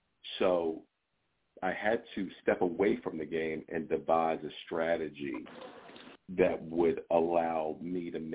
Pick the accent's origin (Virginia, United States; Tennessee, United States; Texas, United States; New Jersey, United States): New Jersey, United States; Atlantic City; I've been in and out of the casinos for years. I come from Atlantic City.